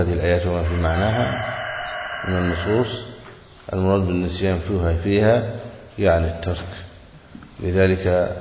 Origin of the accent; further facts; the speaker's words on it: Egypt; اللفظة المشتهرة عندنا في مصر فلان ربنا افتكره حينما يموت